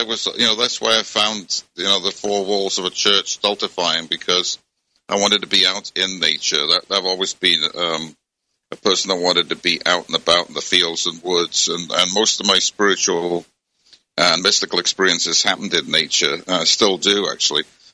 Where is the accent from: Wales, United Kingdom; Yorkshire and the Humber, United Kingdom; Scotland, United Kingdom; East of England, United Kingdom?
Wales, United Kingdom; the prayers were often done in Welsh as well as English, because I grew up in Wales.